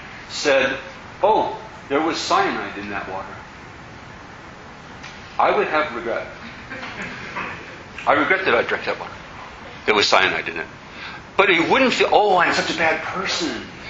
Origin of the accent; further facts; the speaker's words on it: United States; now in Australia; I'm an American in Australia